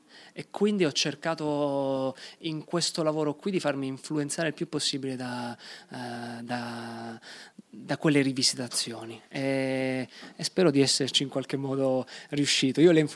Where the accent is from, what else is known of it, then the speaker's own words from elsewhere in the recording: Taranto, Apulia, Italy; Ciò che in qualche modo sta succedendo a Taranto, nella mia terra